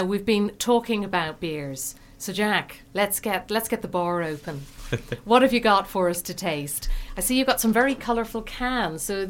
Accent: Ireland; I'm Irish.

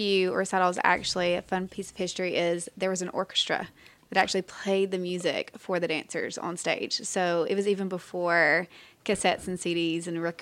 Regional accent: Maytown, Alabama, United States; I grew up in Maytown, which is just down the street. It's not too far.

